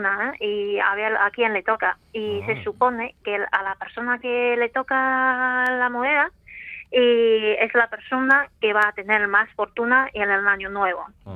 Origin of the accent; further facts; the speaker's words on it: Northeast China, China; Spanish is a second language; como soy de noreste, de China, entonces, por supuesto, he elegido un menú de según el gusto de norte